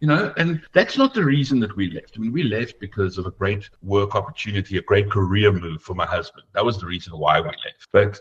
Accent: Plettenberg Bay, Western Cape, South Africa; also born or lived in Port Elizabeth / Johannesburg / Durban; I grew up in Plettenberg Bay, lived in PE for a while, lived in Joburg for a while, lived in Durban for a while. I even spent 6 months in Cape Town.

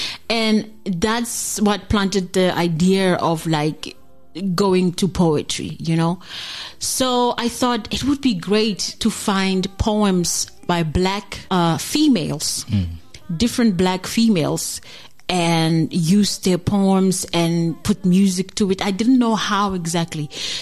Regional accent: South Africa; now in Belgium; I always say I'm from South Africa because it's just, it doesn't sit right with my spirit to say that I'm from Belgium. I'm not from Belgium.

